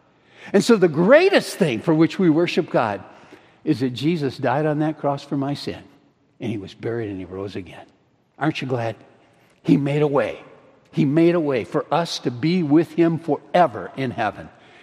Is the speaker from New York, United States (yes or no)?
no; Michigan, United States; I'm a pastor from Michigan